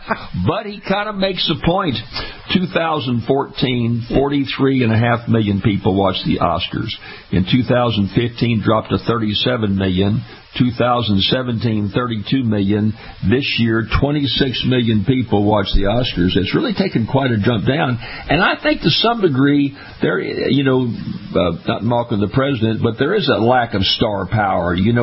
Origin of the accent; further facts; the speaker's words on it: Louisiana, United States; 90% of all the crawfish that are harvested in my home state of Louisiana are kept here locally.